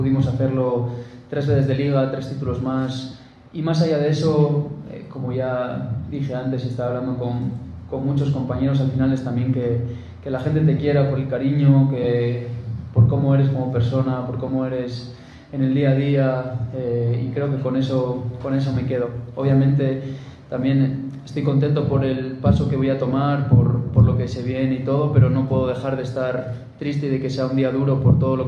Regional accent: Mexico; Soy mexicano. Una de las cosas, después de estos 5 años también aquí, soy español, soy mexicano.

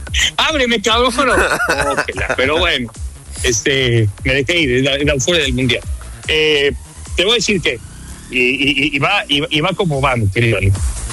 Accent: Mexico; somos mexicanos, echamos desmadre.

